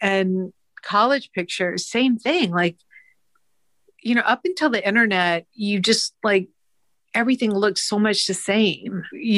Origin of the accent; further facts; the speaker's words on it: St. Simons Island, Georgia, United States; I'm from St. Simons Island. Yes.